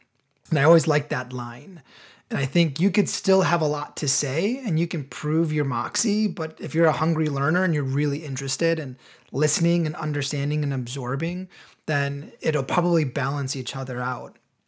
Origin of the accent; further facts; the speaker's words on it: Illinois, United States; And for context, I grew up in the suburbs of Chicago. So, you know, I'm a Midwesterner, born and bred.